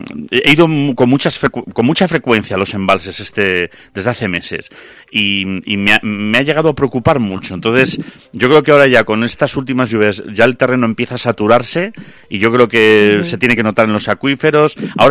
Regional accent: Salamanca, Castile and León, Spain; cuando yo me crié en Salamanca, iba a Galicia, pues siempre que podíamos

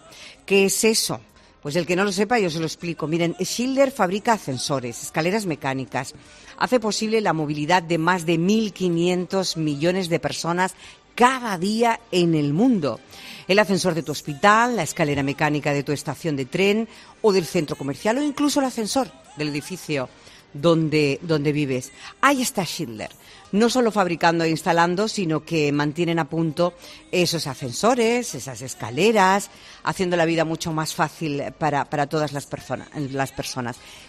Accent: Seville, Andalusia, Spain; para mí fue muy emotivo como sevillana. Estaba lejos

